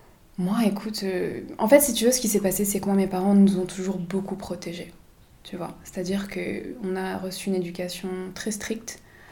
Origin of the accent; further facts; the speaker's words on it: France; born there; Je suis française, je suis née ici.